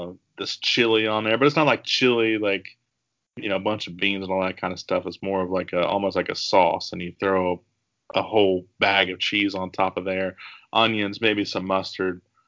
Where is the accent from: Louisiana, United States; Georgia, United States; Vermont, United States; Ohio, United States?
Ohio, United States; Dayton; we'll do some kind of Dayton area, foods and stuff like that. You know, we've got great pizza.